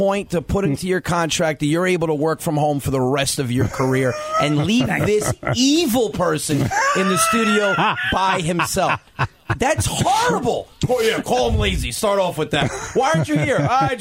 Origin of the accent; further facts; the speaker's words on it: New York, United States; Being a New Yorker and being a Giants fan and a Yankees fan